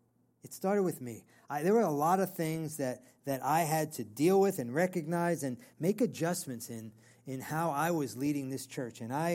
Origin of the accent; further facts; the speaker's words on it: New York, United States; even though I'm from New York, that gets me angry.